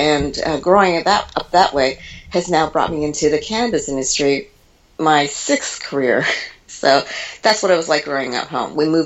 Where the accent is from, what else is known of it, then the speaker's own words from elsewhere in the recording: Toronto, Ontario, Canada; I'm Canadian, Chinese Canadian, and so I grew up in Toronto.